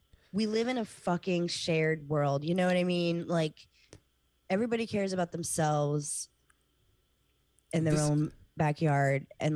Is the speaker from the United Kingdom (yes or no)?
no; West New York, New Jersey, United States; I'm from West New York. This is very far from me.